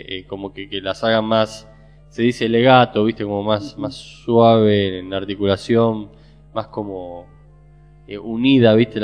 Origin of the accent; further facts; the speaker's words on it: Buenos Aires, Argentina; born there; viste, los 6 músicos más nuestro manager Horacio, todos nacimos en Capital